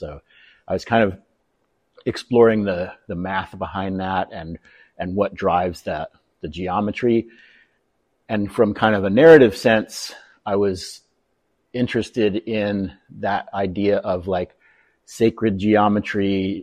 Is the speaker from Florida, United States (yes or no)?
yes; Florida, United States; You know, I grew up in Florida, and to me, the interior of Florida was always my favorite part.